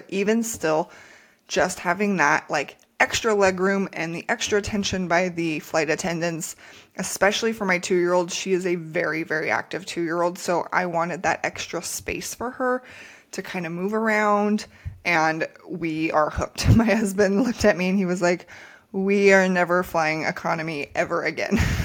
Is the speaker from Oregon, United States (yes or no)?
no; New Mexico, United States; not speaking like fluent Spanish, we know some to get by because we are from New Mexico, but we don't know like a ton.